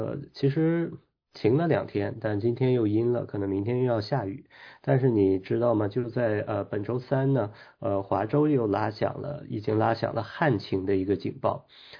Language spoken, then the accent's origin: Chinese; Seattle, Washington, United States; 那我们西雅图人呢要一个经常挂在嘴边的就是说冬天这个很湿冷很潮湿